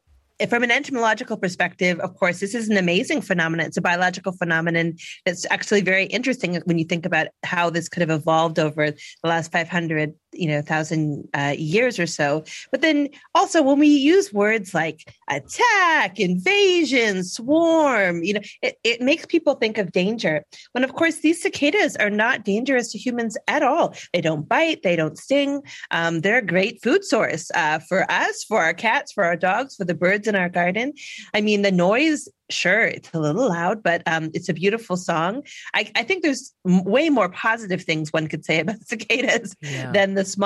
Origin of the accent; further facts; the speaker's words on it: Canada; I love tree sap as a Canadian.